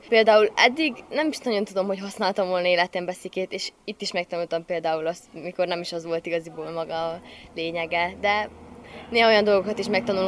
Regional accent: Sfântu Gheorghe, Covasna, Romania; Sepsiszentgyörgyről.

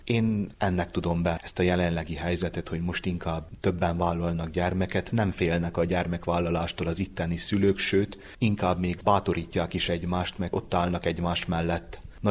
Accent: Uzon, Covasna, Romania; also born or lived in Sfântu Gheorghe / Cluj-Napoca; Pontosan, háromszéki származású vagyok. Uzoni 1994-ben születtem. Ott jártam iskolában, majd Sepsiszentgyörgyön

